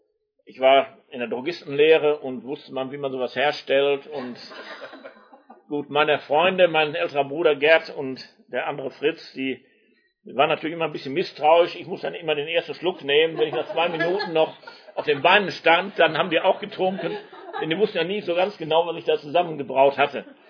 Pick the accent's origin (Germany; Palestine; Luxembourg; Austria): Germany; Wuppertal, North Rhine-Westphalia; ich bin in der Nachkriegszeit aufgewachsen, 1946 geboren, der Krieg war zu Ende, Deutschland lag in Trümmern